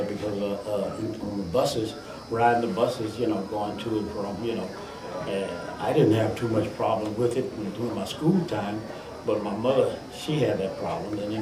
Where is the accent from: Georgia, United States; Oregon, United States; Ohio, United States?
Georgia, United States; Osceola; born there; Well, I was born in Osceola, Georgia. That's little East Georgia, they call it.